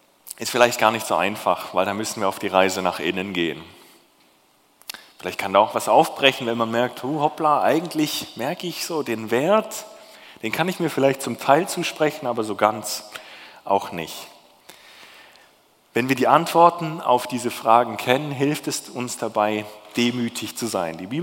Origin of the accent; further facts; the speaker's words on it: Baden-Württemberg, Germany; Ich komme ja ursprünglich aus dem Schwäbischen